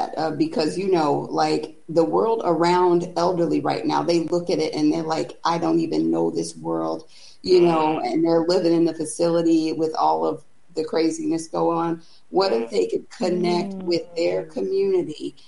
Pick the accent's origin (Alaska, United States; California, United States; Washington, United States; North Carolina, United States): Alaska, United States; because I grew up in Alaska. So, I mean, I'm very far away from that right now.